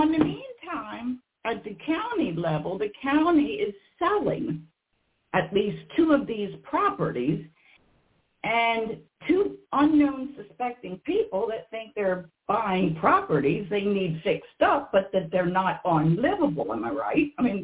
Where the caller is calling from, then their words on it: Renovo, Pennsylvania, United States; This is, I'm calling today from Renovo, Pennsylvania.